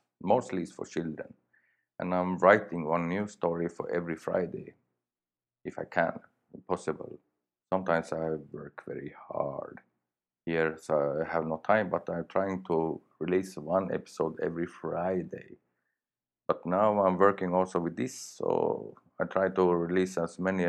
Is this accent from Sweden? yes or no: yes; Sweden; first language Swedish; English is a second language; easier for me to record in Swedish, because it's my natural language, and it's in English. You know, my Swedish accent go through, so it's a little hard.